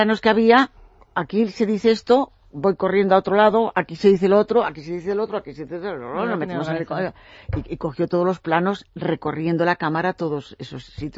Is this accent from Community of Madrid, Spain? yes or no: yes; Madrid, Community of Madrid, Spain; creo que siendo nacida en Madrid, nacional total, y que no es triunfar en el extranjero, de pronto en mi tierra, con mi lengua, con mi gente, con mis vecinos